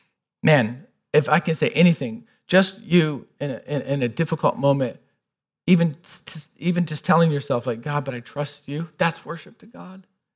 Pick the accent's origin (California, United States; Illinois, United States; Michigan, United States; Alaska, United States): Michigan, United States; I'm from Michigan. I literally was born in a trailer in the woods.